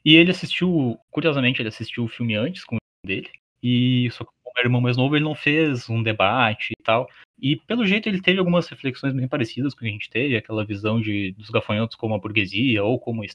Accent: Pelotas, Rio Grande do Sul, Brazil; now in Porto Alegre, Brazil; Eu sou de Pelotas, mas eu meio que moro em Porto Alegre também para estudar.

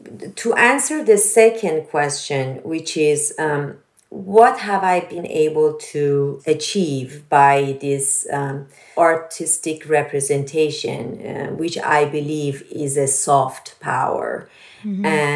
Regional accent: Iran; English is a second language; moved away as an adult; now in United States; And after the revolution, honestly, I did not go back to Iran for 30 years. The first time I left was 79, and when I returned was 2009, so 30 years almost to the day.

